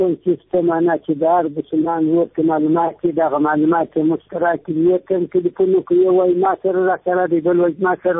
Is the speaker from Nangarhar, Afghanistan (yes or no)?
no; Kandahar, Afghanistan; زه د کندهار د ولایت یم د جړی ولسوالۍ